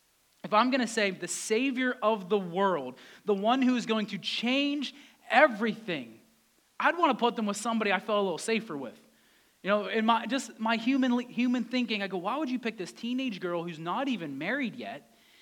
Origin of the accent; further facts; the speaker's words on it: Titusville, Pennsylvania, United States; I'm from Titusville, Pennsylvania. I grew up there. Could anything good come from Titusville?